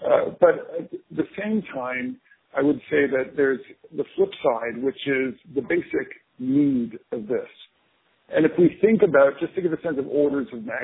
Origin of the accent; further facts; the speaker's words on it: Canada; I'm Canadian, so I come from that part of the world at a personal level.